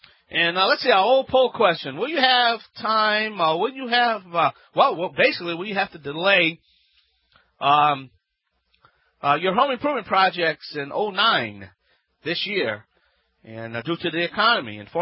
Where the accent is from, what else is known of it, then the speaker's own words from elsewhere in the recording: Louisiana, United States; from the Bayou Land.